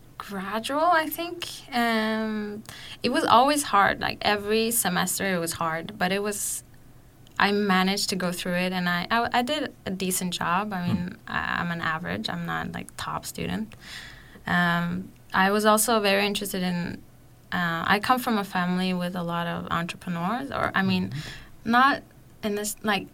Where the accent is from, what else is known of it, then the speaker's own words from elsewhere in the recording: Oslo, Norway; English is a second language; I'm from Oslo. I grew up here. I was born here. All my family members are here.